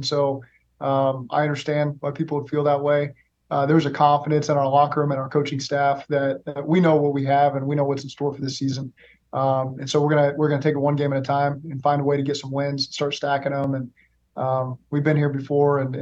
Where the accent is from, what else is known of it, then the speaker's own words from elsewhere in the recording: Oklahoma, United States; moved away as an adult; also born or lived in Cincinnati; man, I'm from Oklahoma. I've lived in Cincinnati. I got to move to LA.